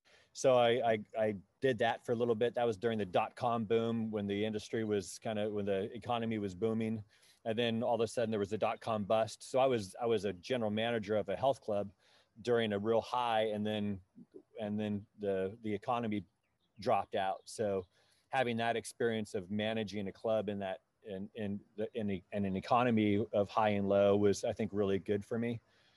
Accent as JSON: {"language": "English", "town": "Redwood City", "region": "California", "country": "United States", "tie": "born or raised there", "said": "my parents allowed me to stay in the room that I grew up in Redwood City."}